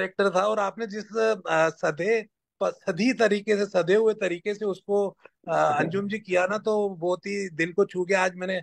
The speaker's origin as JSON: {"language": "Hindi", "region": "Punjab", "country": "India", "said": "obviously Punjabi हम लोग हैं, तो हम तो पंजाबी लोग"}